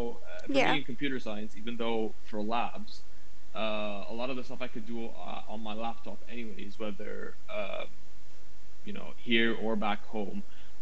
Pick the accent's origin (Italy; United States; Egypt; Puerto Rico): Egypt; English is a second language; I'm a third year computer science student. I'm from Egypt.